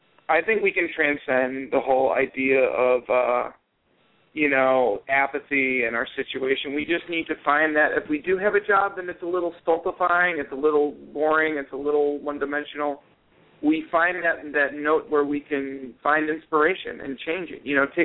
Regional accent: Cleveland, Ohio, United States; I grew up in Cleveland, Ohio. It's not the most resplendently culturally diverse or embraced.

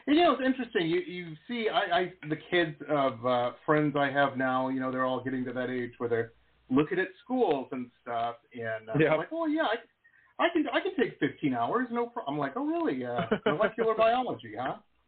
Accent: Detroit, Michigan, United States; also born or lived in Denver; You know, I grew up in Metro Detroit. It was a big lake, but there wasn't any ocean.

